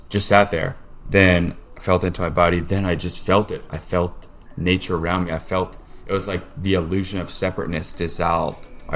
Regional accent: New York, United States; I grew up in New York, so I was affected by 9/11.

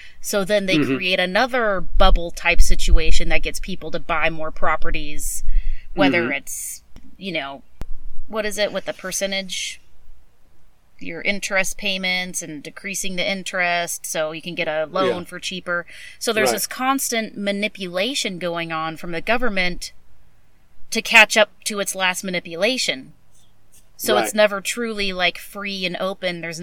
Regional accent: California, United States; But then I'm also from California where everyone is very blue.

